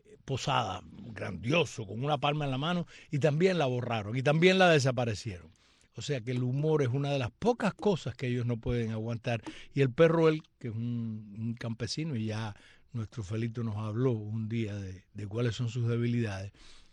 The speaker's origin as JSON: {"language": "Spanish", "country": "Cuba", "said": "soy una cubana"}